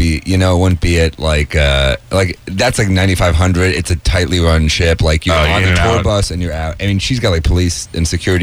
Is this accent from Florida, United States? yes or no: no; New York City, New York, United States; I grew up in New York City.